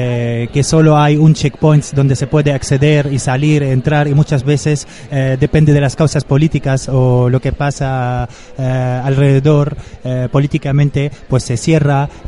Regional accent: Palestine; now in Egypt; vengo de Egipto, soy una refugiada palestina en Egipto.

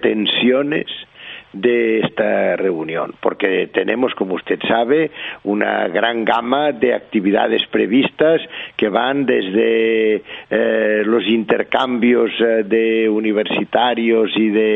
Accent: Catalonia, Spain; Yo como catalán entiendo un poco de lo del mercado y lo de los mercaderes, ¿verdad?

